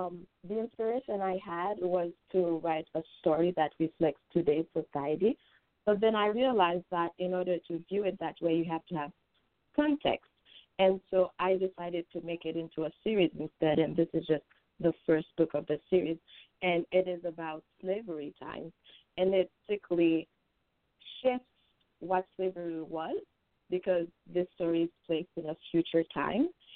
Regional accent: Haiti; I'm 21 years old. If you can tell from the accent, I am from Haiti.

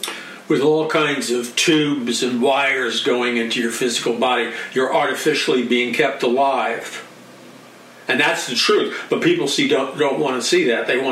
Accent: New York City, New York, United States; Time I was growing up in New York City, from earliest of childhood

